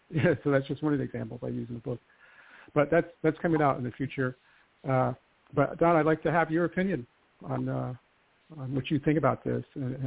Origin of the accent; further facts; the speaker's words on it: Ohio, United States; We're both from Ohio.